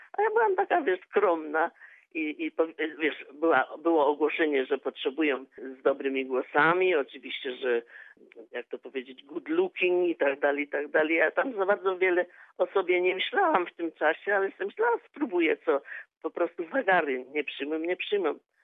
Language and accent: Polish; Zabrze, Silesian Voivodeship, Poland; also born or lived in Nowy Bytom; Po wojnie myśmy się przeprowadzili do Zabrza. Mm-hmm. Także ja z Zabrza...